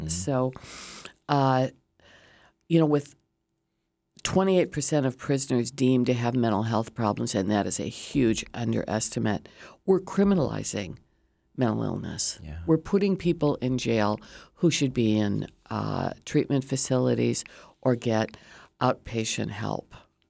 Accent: Illinois, United States; Given I grew up in Illinois, I should have known that.

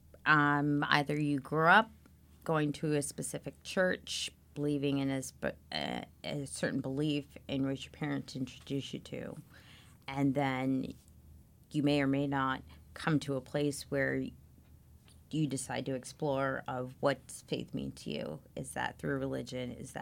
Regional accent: England, United Kingdom; although growing up in England, drinking tea, having high tea and whatnot

